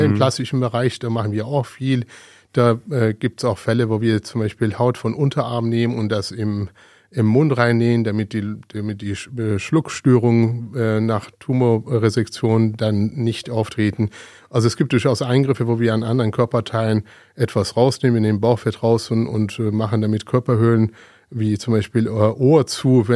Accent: Iran; Ich bin ja gebürtige Perser und komme aus dem Iran

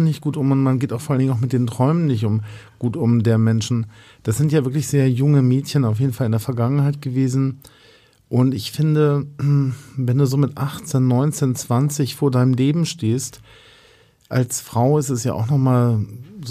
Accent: Italy; Ja, so 14 Espresso am Tag gehen bei mir als Italiener runter.

